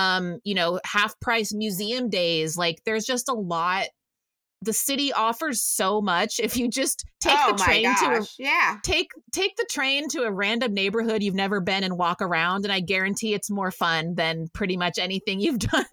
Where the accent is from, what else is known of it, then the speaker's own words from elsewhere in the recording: Waco, Texas, United States; you know, growing up in, you know, in my hometown of Waco, Texas, there wasn't a ton to do.